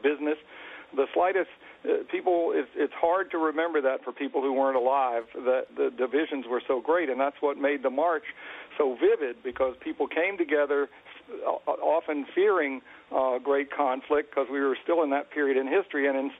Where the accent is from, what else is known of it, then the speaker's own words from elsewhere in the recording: Atlanta, Georgia, United States; I grew up in Atlanta. At the time, I was the son of a dry cleaner in Atlanta.